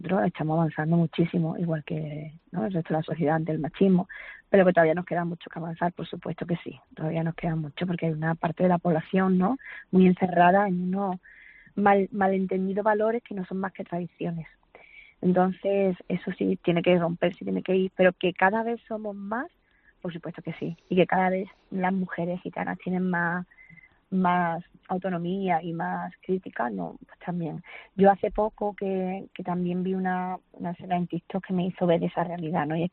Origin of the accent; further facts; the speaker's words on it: Benalmádena, Andalusia, Spain; se vuelve a desarrollar otra vez aquí en mi pueblo, en Benalmádena, con muchos elementos malagueños muy importantes, ¿no? Que va a tener muchas escenas costumbristas que los malagueños vamos a disfrutar mucho, seguro.